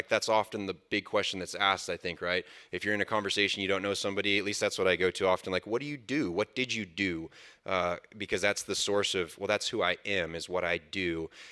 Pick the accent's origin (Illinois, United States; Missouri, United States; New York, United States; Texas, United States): Texas, United States; also born or lived in San Antonio; And so I was born in San Antonio, raised in Central Texas, and I grew up in a solid Christian home.